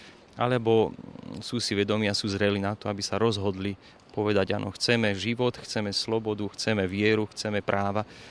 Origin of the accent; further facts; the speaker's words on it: Lendak, Prešov Region, Slovakia; a pochádzam z Lendáku, z Podtatranskej obce.